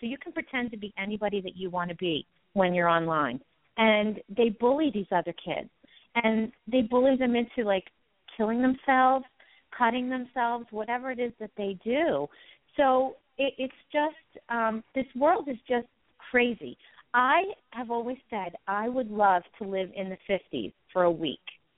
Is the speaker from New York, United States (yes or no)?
yes; New York, United States; I was originally from Long Island, New York.